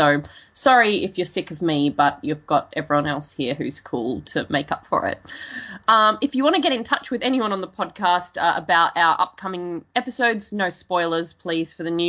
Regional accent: Australia; aside from me being Australian and her being Welsh.

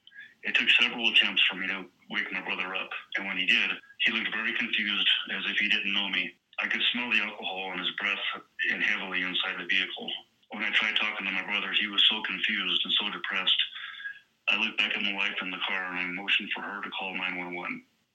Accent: Pueblo, Colorado, United States; from Pueblo, Colorado.

